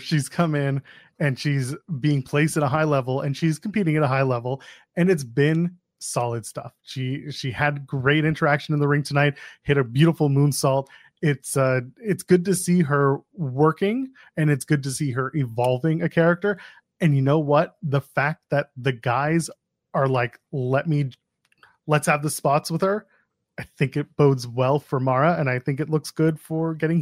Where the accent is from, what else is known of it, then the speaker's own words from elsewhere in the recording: Ottawa, Ontario, Canada; Shout out to Tom Green from my hometown of Ottawa, Ontario, Canada.